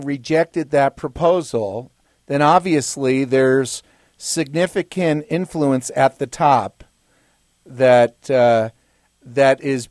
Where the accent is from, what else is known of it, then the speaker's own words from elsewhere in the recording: New Jersey, United States; I'm from New Jersey.